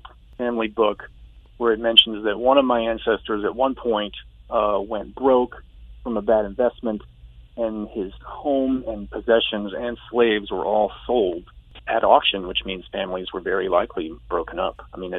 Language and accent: English; Maryland, United States; And I was raised in Maryland, which is thought of as a border state, but really slavery was legal there.